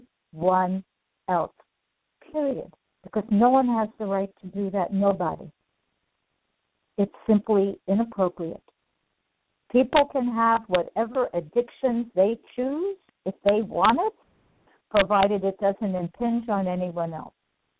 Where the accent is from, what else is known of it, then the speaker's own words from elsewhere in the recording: New York, United States; I'm from New York, I still heard a whole lot of junk from people of various colors